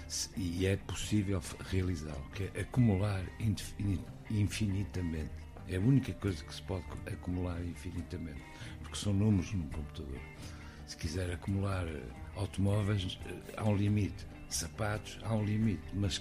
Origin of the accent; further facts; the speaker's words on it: Portugal; Sim, havia a ditadura cá em Portugal, vivi em ditadura até aos 22 anos